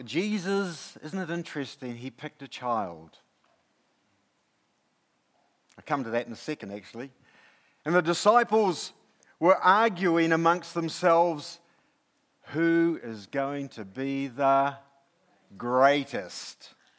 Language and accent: English; New Zealand; and of course I'm a Kiwi and an All Black fan.